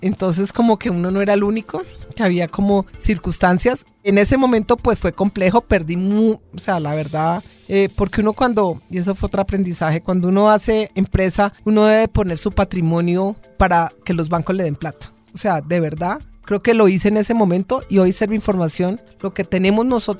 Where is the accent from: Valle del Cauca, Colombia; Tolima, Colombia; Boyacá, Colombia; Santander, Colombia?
Valle del Cauca, Colombia; Cali; now in Bogotá, Colombia; vengo de Cali, yo soy caleña, mucho honor